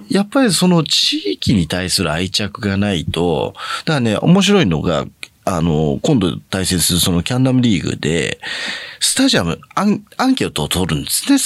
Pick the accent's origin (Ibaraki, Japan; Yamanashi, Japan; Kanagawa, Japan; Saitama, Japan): Kanagawa, Japan; also born or lived in Tokyo; 僕も実は生まれ東京で、神奈川で育ってるんで、